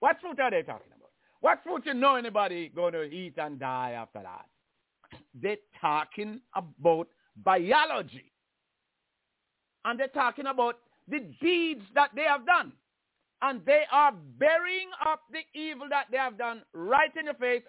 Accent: Jamaica; now in United States; I come from Jamaica and come to America.

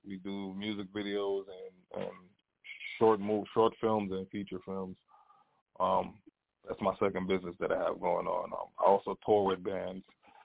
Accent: Dominica; now in New York, United States; I came to New York in 2003 from Dominica. I'm born and raised in Dominica, a smaller island in the Caribbean. I came to New York in 2003

